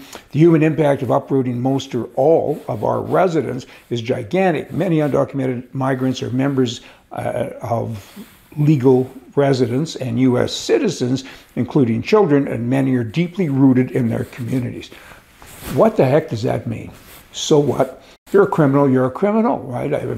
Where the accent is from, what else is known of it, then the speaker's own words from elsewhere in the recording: Canada; I'm a Canadian citizen and I got my immigration, my green card, as it's called, a permanent residency card.